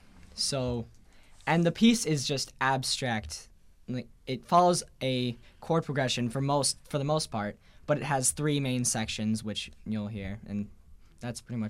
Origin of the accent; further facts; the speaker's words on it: Crystal Lake, Illinois, United States; I'm from Crystal Lake, Illinois, which is a northwest suburb of Chicago.